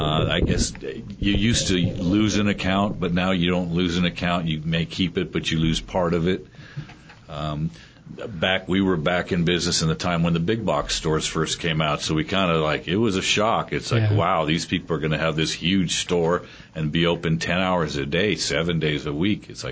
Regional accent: California, United States; Well, our family, we moved here in 99. We're from California, like a lot of people.

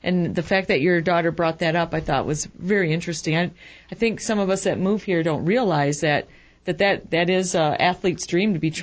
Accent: Michigan, United States; I'm from Michigan, so I can tell you that the snow here is nothing but a thing.

